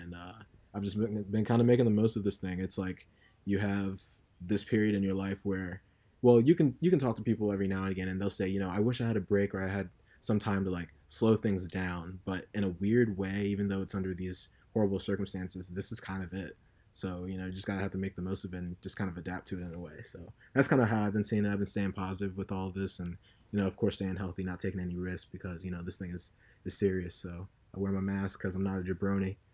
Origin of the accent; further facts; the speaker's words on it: Columbia, South Carolina, United States; Well, first of all … from Columbia, South Carolina, born and raised.